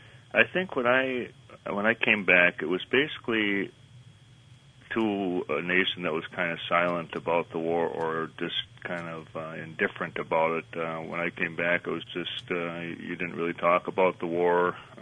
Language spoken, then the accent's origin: English; Rochester, Minnesota, United States; I actually was born and raised in Rochester, Minnesota, so I came back to Rochester.